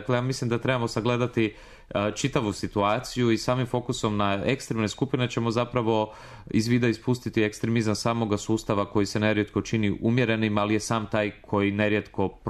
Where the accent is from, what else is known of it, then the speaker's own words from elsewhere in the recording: Croatia; Pa eto, ja dolazim iz Hrvatske